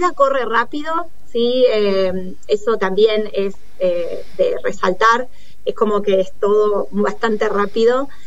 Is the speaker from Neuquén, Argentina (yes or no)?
yes; Neuquén, Argentina; born there; moved away; La verdad que para mí me recuerda muchísimo a Neuquén, donde yo nací.